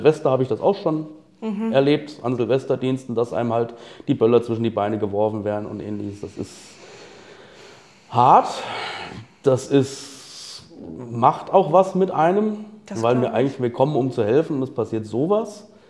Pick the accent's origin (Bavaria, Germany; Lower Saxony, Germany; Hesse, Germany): Hesse, Germany; Alsfeld; Mein ganz persönlicher Geheimtipp als Alsfelder bzw. Altenburger, ich komme aus dem Stadtteil, aber ist natürlich unsere Altstadt.